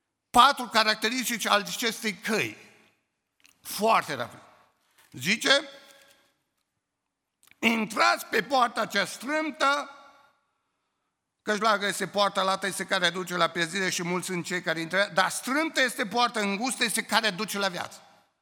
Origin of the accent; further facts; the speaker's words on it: Romania; Păi zic, sunt român.